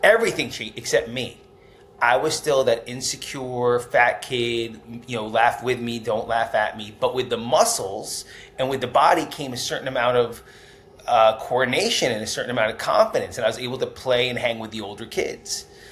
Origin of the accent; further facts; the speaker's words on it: Tenafly, New Jersey, United States; So growing up in Tenafly, New Jersey, I was the fat kid.